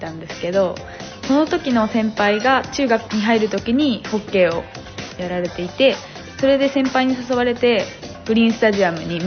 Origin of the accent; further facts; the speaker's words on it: Kakamigahara, Gifu, Japan; 私も岐阜県の各務原市出身です。